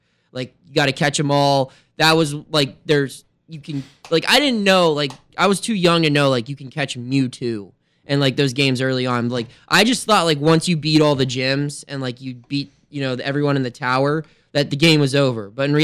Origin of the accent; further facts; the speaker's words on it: Pennsylvania, United States; Saturday mornings, where I grew up in Washington County, at the Toys R Us in Washington, PA, you could go battle Pokemon cards there.